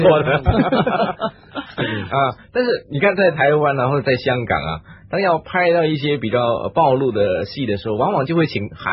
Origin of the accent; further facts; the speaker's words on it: China; 跟我们中国人呢华人呢是不是有些什么不同的地方